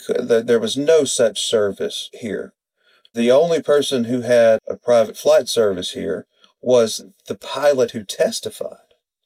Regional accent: Deep South, United States; I'm from the Deep South, a place where snow happens in the movies.

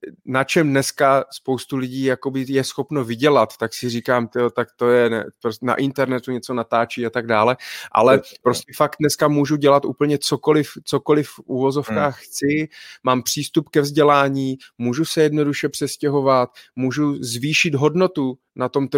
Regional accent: Brno, South Moravian Region, Czechia; já jsem z Brna, jo, takže pro mě, já můžu jít už jenom do Prahy

